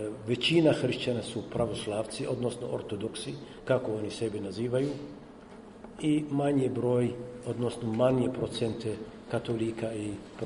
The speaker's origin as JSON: {"language": "Serbian", "country": "Palestine", "tie": "born or raised there", "said": "i ja sam rođen u Palestini."}